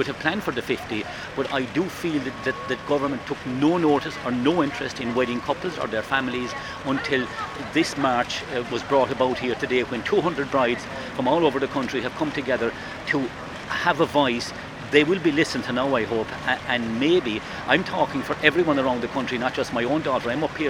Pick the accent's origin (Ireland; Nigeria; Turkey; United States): Ireland; Munster; I'm from Kerry